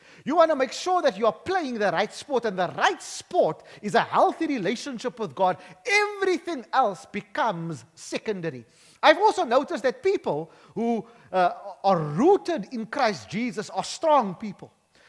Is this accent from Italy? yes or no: no; South Africa; I'm a worshiper of Jesus first and foremost. I am a South African second most, and I am a Cape Colored third most.